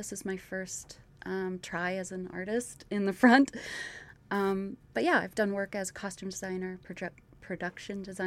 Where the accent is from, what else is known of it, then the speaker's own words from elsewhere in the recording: Wyoming, United States; I'm from Wyoming, and so there's a whole lot of nothing there.